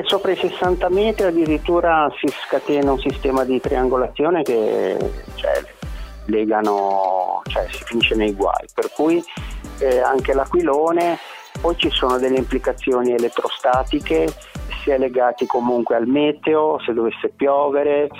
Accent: Genoa, Liguria, Italy; perché da buon genovese sono 16 euro di marca da bolla

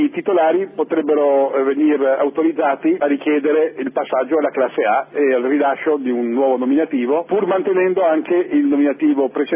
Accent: Trieste, Friuli-Venezia Giulia, Italy; Essendo io triestino lo vedo in maniera particolarmente affettuosa e mi ricordo come 50 anni fa ero in piazza a sventolare la bandiera mentre arrivavano i soldati italiani.

